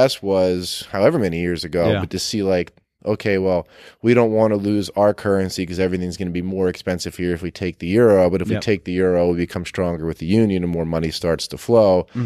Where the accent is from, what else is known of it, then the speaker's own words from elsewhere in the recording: Philadelphia, Pennsylvania, United States; dude, look, I'm from Philly. We throw snowballs at Santa Claus.